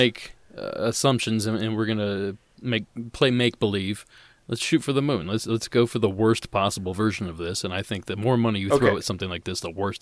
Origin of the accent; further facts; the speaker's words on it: United States; I'm an American, so I don't have to know other countries.